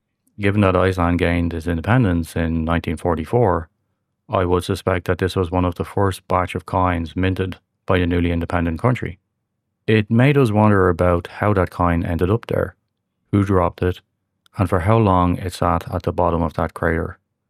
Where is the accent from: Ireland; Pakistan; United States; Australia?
Ireland; A few years back, in my home country of Ireland, there was a billboard campaign